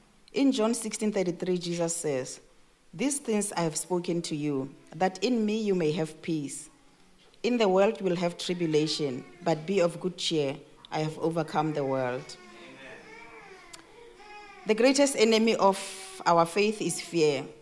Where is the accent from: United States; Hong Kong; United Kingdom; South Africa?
South Africa; moved away as an adult; now in Australia; I came to Australia from South Africa in March 2007 with my daughter, who was only 11 years old then. And I left my older son at home because we were supposed to come only for 2 years.